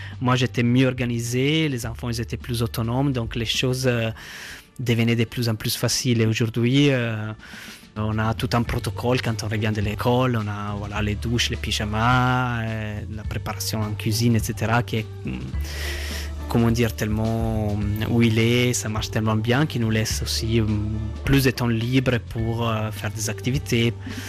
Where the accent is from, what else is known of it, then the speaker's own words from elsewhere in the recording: Italy; French is a second language; Moi, je suis italien